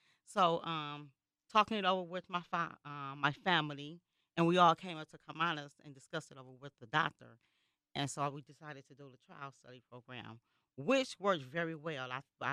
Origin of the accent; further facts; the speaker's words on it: Michigan, United States; So from there, I relocated back here to Michigan. I'm from Michigan, and this is what my support team is.